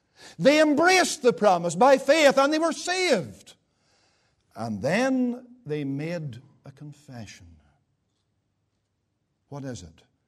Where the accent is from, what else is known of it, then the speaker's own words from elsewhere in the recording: United Kingdom; and I think we're all British here as far as I know